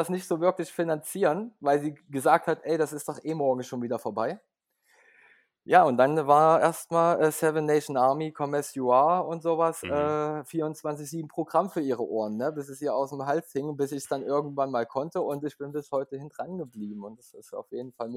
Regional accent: Leipzig, Saxony, Germany; Ich komme aus Leipzig, bin auch geboren in Leipzig.

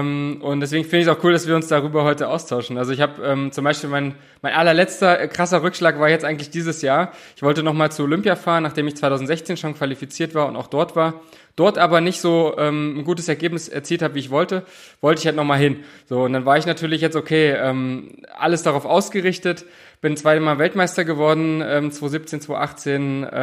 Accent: Bernburg, Saxony-Anhalt, Germany; ich bin dann auf Sportinternat gegangen in Magdeburg, vorher in meiner Heimatstadt in Bernburg auf der Schule

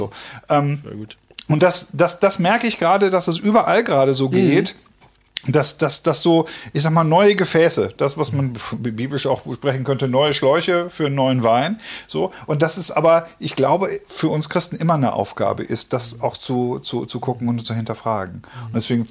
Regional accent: Detmold, North Rhine-Westphalia, Germany; ich komme aus Detmold und ich suche gerade auch ein bisschen was

